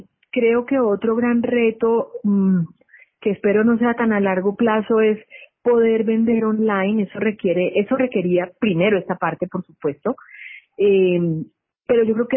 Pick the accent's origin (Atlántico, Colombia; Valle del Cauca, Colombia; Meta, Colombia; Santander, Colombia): Atlántico, Colombia; Barranquilla; also born or lived in United States; Yo soy criada en Barranquilla. Nací por accidente en Estados Unidos, pero soy barranquillera de registro civil y de corazón.